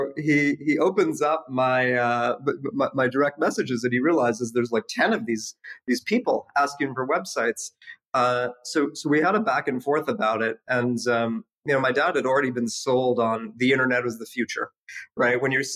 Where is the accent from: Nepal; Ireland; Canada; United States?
Canada; I mean, Canada was incredible. You know, my parents moved there in the 80s, you know, during the Civil War, and they just wanted me to have access to a good education. So, you know, just like every good Canadian kid, I played ice hockey growing up.